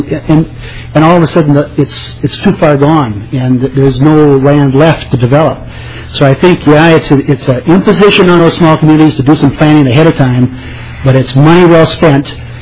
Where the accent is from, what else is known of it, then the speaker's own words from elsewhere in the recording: St. Peter, Minnesota, United States; I recognize I grew up outside of St. Peter in a small farm down there, and I'm out in Oshawa Township